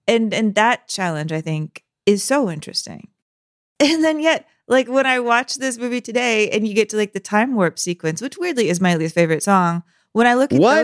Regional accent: San Antonio, Texas, United States; You know, we had a Rocky Horror right when I was growing up in San Antonio, Texas.

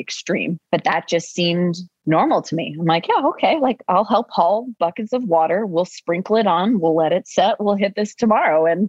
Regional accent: Roxbury, Connecticut, United States; We grew up in Connecticut in a little town, Roxbury. We're basically in the middle of nowhere.

